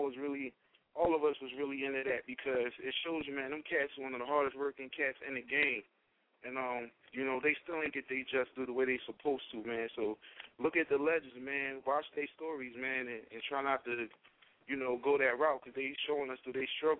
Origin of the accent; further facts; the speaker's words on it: Philadelphia, Pennsylvania, United States; I'm from Philly, but I pay homage, man.